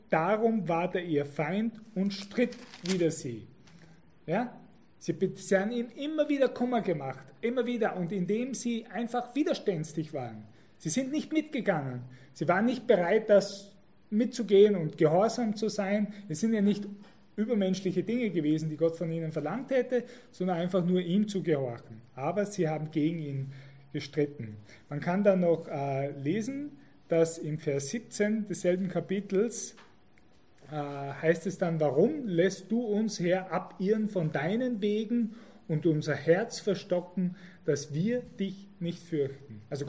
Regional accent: Austria; in meiner alten Heimat in Österreich in den Bergen.

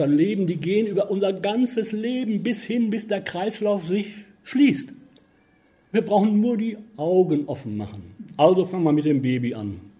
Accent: Lippstadt, North Rhine-Westphalia, Germany; als ich ihn aus Lippstadt, meiner Heimatstadt, abholte zu uns

